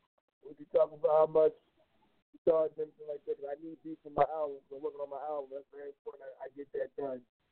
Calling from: Georgia, United States; I'm calling from Georgia. … of OTS Entertainment.

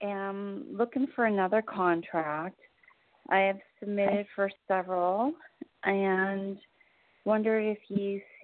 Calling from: New Jersey, United States; I'm calling in from New Jersey.

